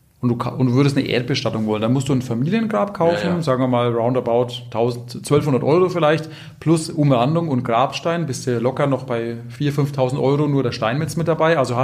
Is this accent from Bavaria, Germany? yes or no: yes; Unterfarnbach, Bavaria, Germany; das ist irgendwie so unser oder mein Bezugspunkt hier, Burgfarnbach, oder wir kommen aus Unterfarnbach